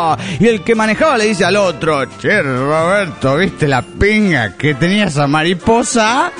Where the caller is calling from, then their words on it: Santa Rosa, La Pampa, Argentina; gente. Soy el 22 de Santa Rosa, La Pampa.